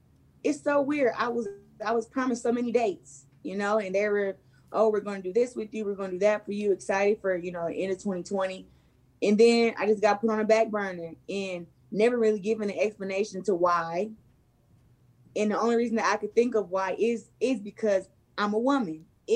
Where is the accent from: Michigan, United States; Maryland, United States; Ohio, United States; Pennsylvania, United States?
Michigan, United States; Flint; But I just feel like she has a different grit, and she's coming to my hometown.